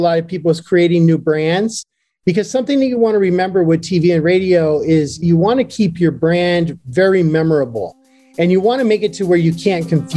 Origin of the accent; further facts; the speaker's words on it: Phoenix, Arizona, United States; But Phoenix was my hometown. I wound up doing a morning show on Top 40 station here for a long time.